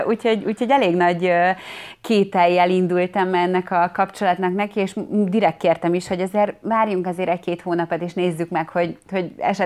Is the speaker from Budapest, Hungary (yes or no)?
yes; Csepel, Budapest, Hungary; tehát azt tudni kell, én Csepelen nőttem fel, meg laktam